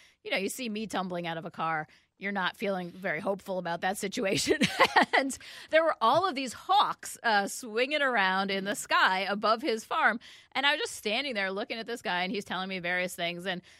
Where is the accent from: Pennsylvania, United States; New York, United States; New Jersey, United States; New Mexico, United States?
New York, United States; New York City; I came out from New York City. I was basically raised in a TV.